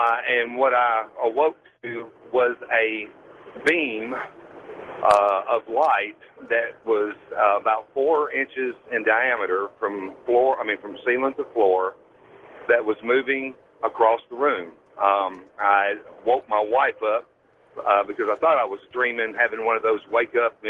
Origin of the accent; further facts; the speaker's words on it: Olive Branch, Mississippi, United States; I'm from Olive Branch, Mississippi, just outside of Memphis, Tennessee.